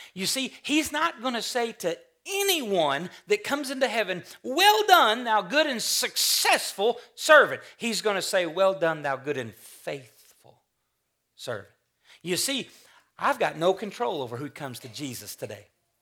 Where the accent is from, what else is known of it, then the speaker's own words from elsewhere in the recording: United States; And for me, as an American, and if you will, a young man in America